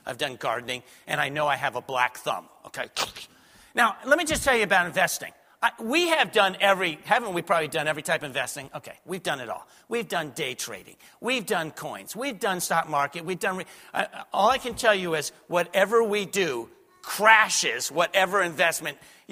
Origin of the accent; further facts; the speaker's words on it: New York City, New York, United States; Now, you have to realize, I grew up in New York City, New Jersey.